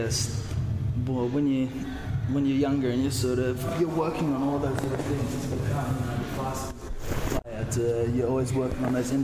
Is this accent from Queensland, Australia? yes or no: yes; Gold Coast, Queensland, Australia; I'm from the Gold Coast.